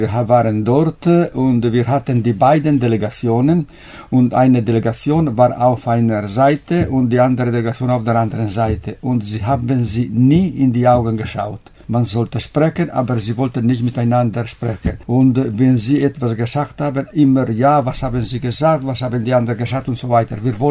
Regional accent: Trento, Trentino-Alto Adige, Italy; German is a second language; Und dann bin ich wieder zurück zu meiner Heimat nach Trient gekommen.

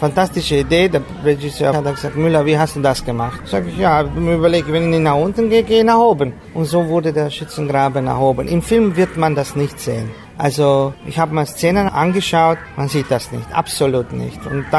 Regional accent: Aradu Nou, Arad County, Romania; moved away as an adult; also born or lived in Timișoara / Munich; Ich bin ein Neuerader. Bin geboren in Temeswar, in Neuerader auf Lyzeum gegangen und 1980 nach Deutschland, München.

